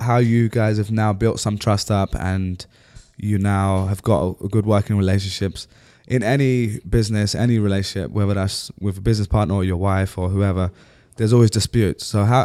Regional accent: London, United Kingdom; so my family is originally Pakistani. I'm born and brought up in London, but we're Pakistani.

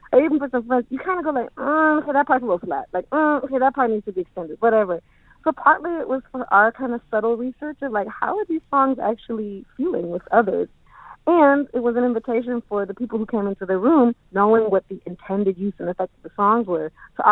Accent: Portland, Oregon, United States; that live in my uncle's house in Portland, Oregon, during the Portland, which is how I call Portland, my hometown

